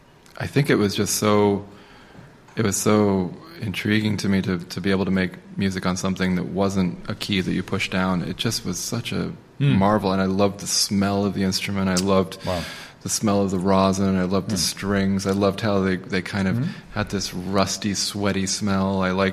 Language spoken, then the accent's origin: English; Virginia, United States; born there; also born or lived in Iran / Germany / Buckinghamshire, United Kingdom / Idaho, United States; I was born in Virginia, but my father was a Navy man, and we moved all over the world. I lived in Iran and Germany and just outside of London in Buckinghamshire, and then Idaho.